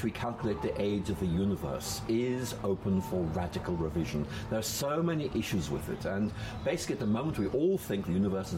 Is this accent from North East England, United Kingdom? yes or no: no; Northern Ireland, United Kingdom; I grew up in Northern Ireland, and in Northern Ireland, back in the 1960s, we had religious violence.